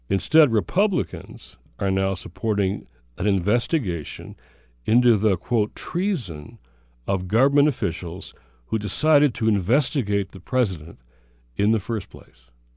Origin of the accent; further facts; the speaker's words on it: Michigan, United States; from Michigan, my home state.